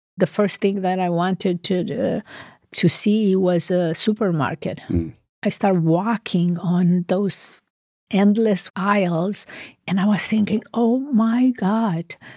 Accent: Romania; English is a second language; now in United States; So I grew up in Romania, and after the communist regime came to power, things slowly start changing.

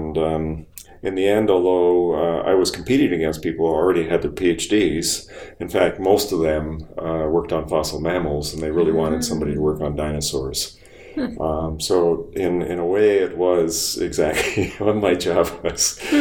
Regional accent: Toronto, Ontario, Canada; I was raised in the Toronto area

